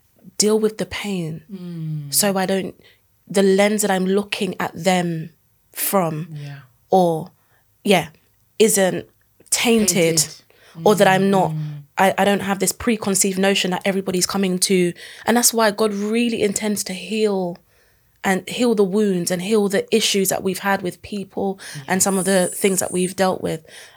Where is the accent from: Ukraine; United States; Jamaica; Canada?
Jamaica; I am Jamaican.